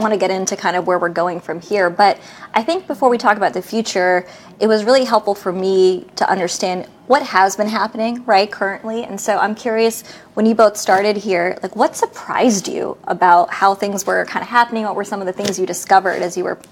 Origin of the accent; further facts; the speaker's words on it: Canada; you know, I grew up in Canada, so I was like, oh, I'm interested in how this is different.